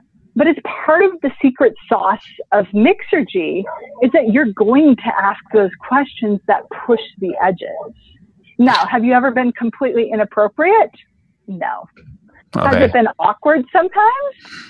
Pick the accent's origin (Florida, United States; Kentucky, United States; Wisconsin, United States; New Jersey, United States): Wisconsin, United States; because I grew up in Wisconsin, like it was all rural. It was dairy farms. I mean, it was Midwest.